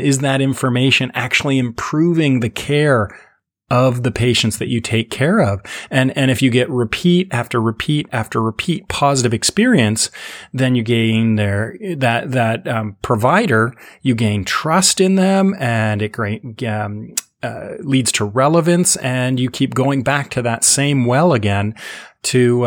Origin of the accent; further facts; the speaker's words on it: Canada; Remember, I'm a Canadian, so I'm not going to say bad things about people